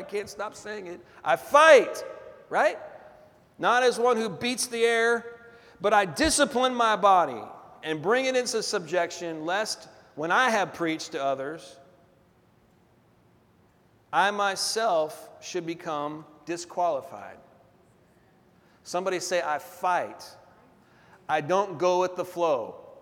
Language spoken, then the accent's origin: English; Portland, Oregon, United States; born there; I was born over there in North Portland, right in the middle of it.